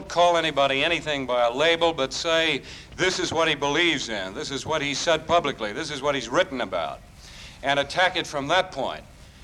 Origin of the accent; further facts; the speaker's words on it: Maine, United States; I come from Maine, incidentally, originally. This is why I sound like Kennedy occasionally.